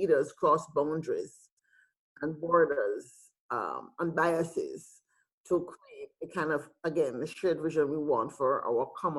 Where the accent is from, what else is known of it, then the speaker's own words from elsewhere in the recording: Jamaica; maybe it's the way I was brought up in Jamaica at an all-girls high school where I was allowed to have my voice.